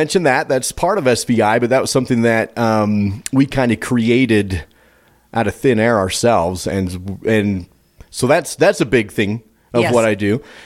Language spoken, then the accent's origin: English; Star Valley, Wyoming, United States; also born or lived in Idaho; So, I grew up here in Star Valley and was born actually in Idaho, but I couldn't handle it. So at the age of about 2 years old, I made my family move to Wyoming.